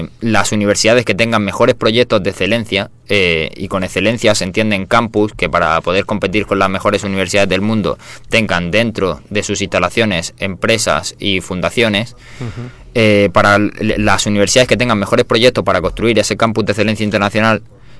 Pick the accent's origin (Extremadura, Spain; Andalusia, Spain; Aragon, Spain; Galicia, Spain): Andalusia, Spain; entonces somos un par de andaluces un poco traidores